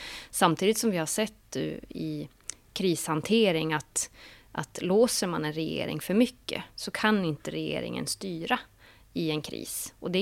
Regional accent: Haparanda, Norrbotten County, Sweden; jag är från Haparanda och jag bor och lever där. Jag har också 2 barn och sambo i Haparanda, så att jag pendlar ju till Stockholm.

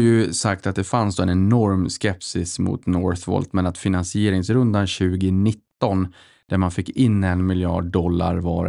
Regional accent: Boden, Norrbotten County, Sweden; moved away as an adult; now in Stockholm, Sweden; jag är ju uppväxt i Boden.

